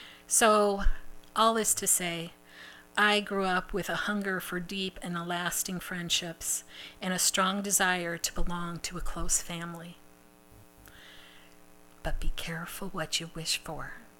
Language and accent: English; Phoenix, Arizona, United States; also born or lived in Winnipeg, Canada; So I was born on September 12, 1960, in a suburb of Winnipeg, Manitoba, Canada. In 1964, just before my fourth birthday, we emigrated from Canada to Phoenix, Arizona.